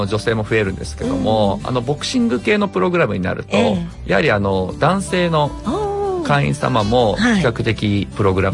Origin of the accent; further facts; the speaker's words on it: Aichi, Japan; born there; also born or lived in Mie; 愛知県で生まれました。